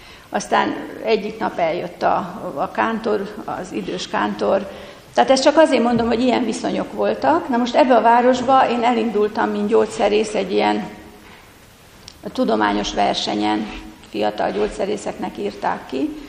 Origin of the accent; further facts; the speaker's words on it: Vojvodina, Serbia; Sárközi faluból, ahonnan én is származok, onnan le a délvidékről, Bácskából